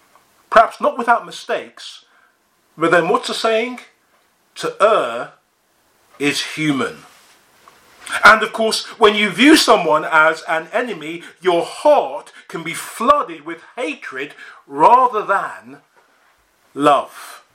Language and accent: English; United Kingdom; And let's be honest, as the British, we're pretty good at blaming others, aren't we?